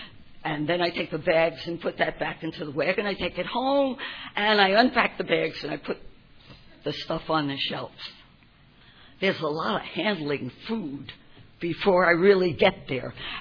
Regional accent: Bronx, New York, United States; now in San Diego, United States; I grew up in the Bronx, but of course you didn't know that from my accent. I've lived in San Diego now for 35 years.

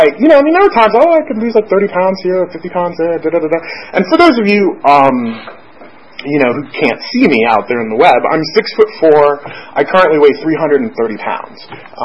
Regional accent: Florida, United States; And I grew up in South Florida. Like, I had a pool ever since I was, I think, 5 years old.

